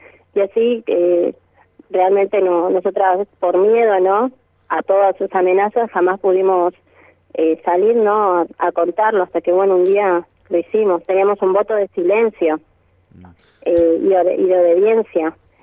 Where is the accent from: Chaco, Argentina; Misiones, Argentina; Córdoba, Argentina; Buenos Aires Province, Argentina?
Misiones, Argentina; Posadas; now in Buenos Aires, Argentina; Sí, soy de Posadas, pero sí, estoy hace 4 años en Buenos Aires